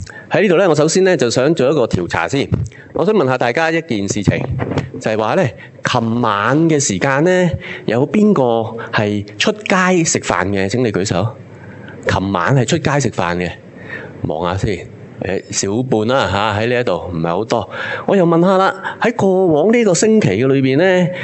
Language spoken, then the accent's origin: Cantonese; China; 其实呢作为中国人呢，民以咩食为天，系咪？